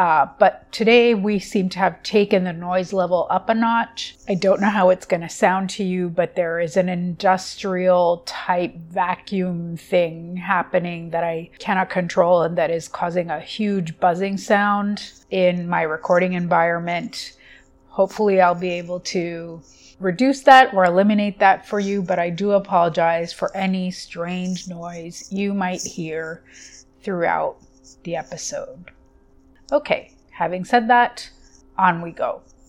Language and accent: English; Canada; also born or lived in Europe; I was born in Europe where Thanksgiving isn't a thing, and I grew up in Canada where Thanksgiving does exist, but is at a different time of year.